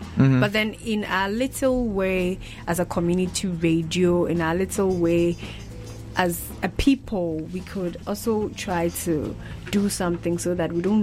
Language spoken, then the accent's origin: English; Ghana; And I come from Ghana, which is in the western part of Africa.